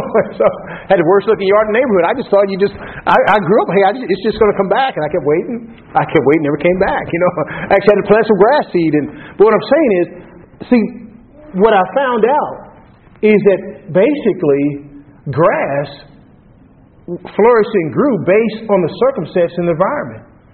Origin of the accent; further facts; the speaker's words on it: Texas, United States; I grew up in Texas. You know, I grew up, I don't know, suburbs, kind of in the country a little bit. We had 3/4 acre of land.